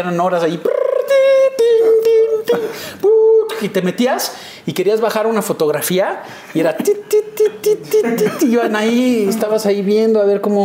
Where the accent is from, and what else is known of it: Mexico City, Mexico; born or raised there; also born or lived in Mérida